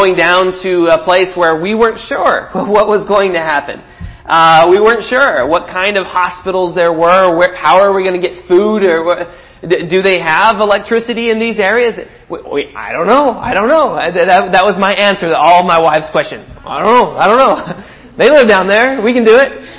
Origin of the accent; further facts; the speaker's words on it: Texas, United States; also born or lived in Guatemala; I'm not a Philadelphia. I'm not from the Northeast. I'm a Texas boy. And now to go from Guatemala up to Philadelphia, I have to say, honestly, I am terrified.